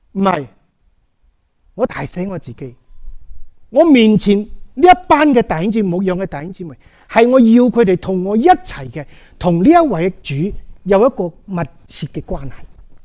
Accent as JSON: {"language": "Cantonese", "country": "Malaysia", "tie": "born or raised there", "said": "大家知我马来西亚长大嘅"}